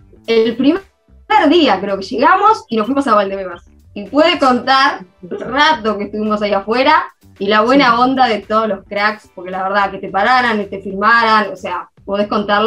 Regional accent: Uruguay; somos uruguayos y vamos desde un lugar de respeto

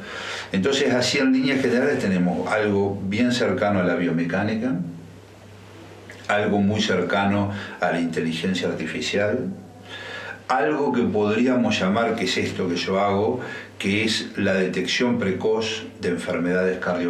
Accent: Paysandú, Uruguay; increíblemente yo soy nacido en Paysandú, soy sanducero. Entonces eso también me motivó saber que era en el lugar donde, bueno, yo había vivido toda mi infancia.

